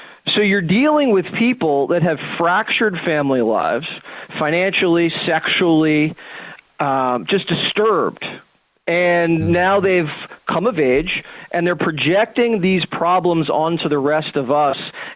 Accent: Philadelphia, Pennsylvania, United States; We're both Philly, and we're fanatics in our own special way.

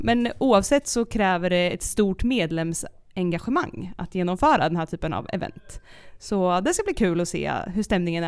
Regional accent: Lekeberg, Örebro County, Sweden; hälsa på i en förening hemma i min hemkommun, Lekeberg

